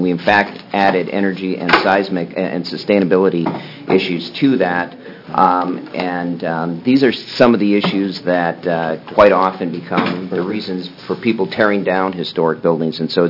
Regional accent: Oregon, United States; A lot of these are centered in Portland, because I am from Multnomah County.

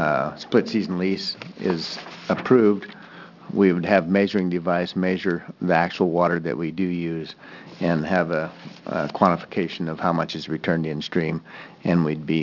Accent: Union, Oregon, United States; I'm from Union, Oregon, and the handout I gave you, you can call a case study. These are actual numbers from our alfalfa production on a 20-acre field.

